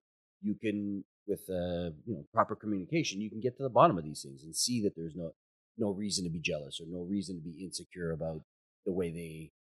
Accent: Ottawa, Ontario, Canada; we grew up in Ottawa.

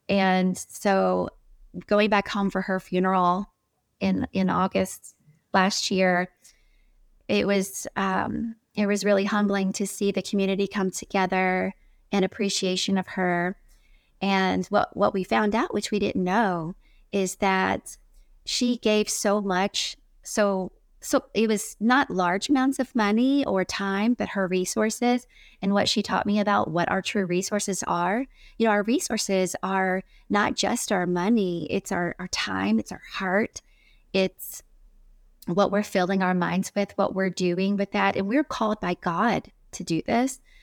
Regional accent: Louisville, Kentucky, United States; Growing up in Louisville, Kentucky was a huge blessing in my life and has definitely molded me into the servant that I am today for the Lord.

